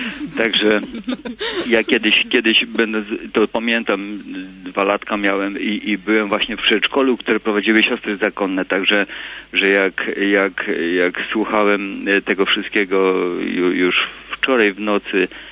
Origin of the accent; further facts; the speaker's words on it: southern Poland, Poland; moved away; Ja pochodzę z południa Polski